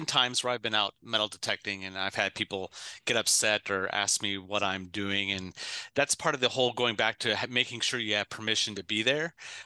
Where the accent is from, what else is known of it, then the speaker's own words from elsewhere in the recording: Decatur, Illinois, United States; And then my hometown of Decatur, Illinois, has outlawed metal detecting in all public parks, period.